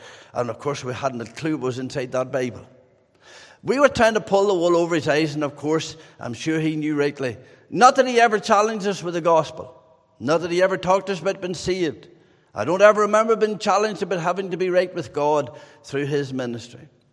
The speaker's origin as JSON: {"language": "English", "town": "Monaghan", "region": "Ulster", "country": "Ireland", "tie": "born or raised there", "said": "I come from Monaghan, just in Monaghan town. I was born and reared in Monaghan, in a place called Fadoo in Castle Sheen in County Monaghan."}